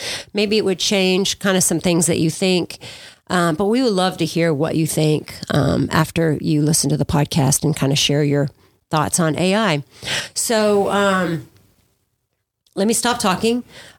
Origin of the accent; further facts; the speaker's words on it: Pasadena, Texas, United States; I grew up in Pasadena